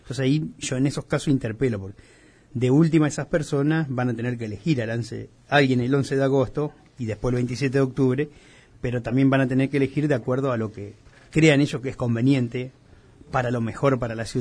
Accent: Entre Ríos, Argentina; born there; now in Santa Fe, Argentina; yo no nací en Santa Fe, nací en Entre Ríos.

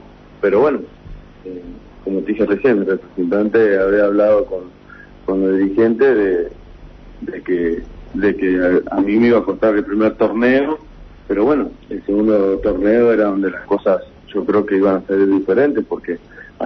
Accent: Temperley, Buenos Aires Province, Argentina; now in Mexico; Yo soy de Temperley, pero seguramente en un futuro me voy a volver a México.

